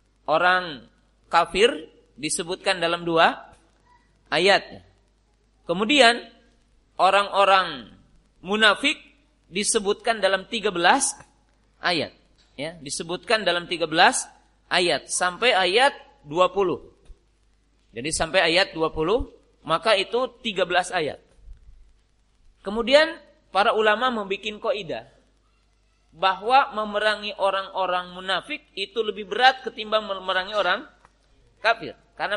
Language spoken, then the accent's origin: Indonesian; Central Java, Indonesia; Kalau orang mungkin Jawa, Jawa Tengah, saya orang Jawa, itu sulit bilang ngain ya